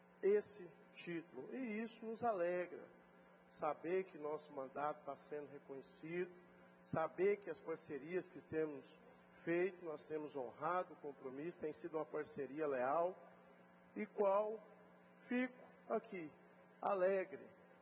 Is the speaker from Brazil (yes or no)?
yes; Campo Belo, Minas Gerais, Brazil; qual sou natural de Campo Belo